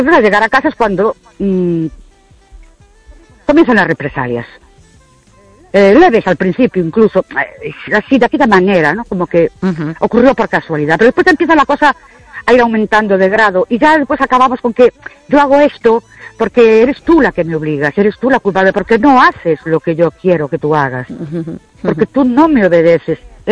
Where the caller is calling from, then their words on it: Ourense, Galicia, Spain; de Orense.